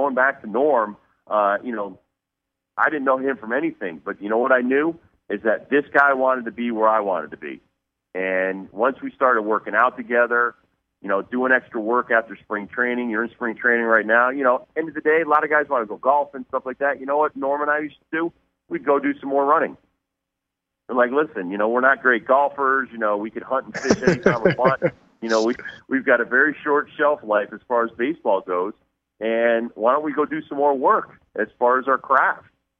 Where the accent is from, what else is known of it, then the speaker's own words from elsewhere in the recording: Connecticut, United States; We had so many things in common, yet he was from Texas. I'm from Connecticut.